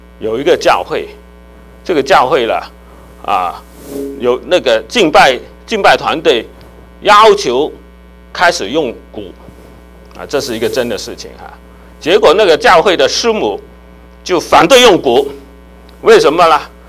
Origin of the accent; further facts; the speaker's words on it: China; 我们中国人也是啊哈，作为一个群体，任何一个民族，他都有他的威风的历史